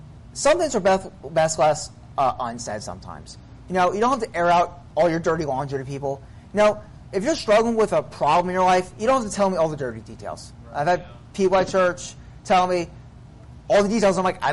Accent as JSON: {"language": "English", "country": "United States", "said": "I'm an American citizen. I'm free to still preach the gospel and get people saved."}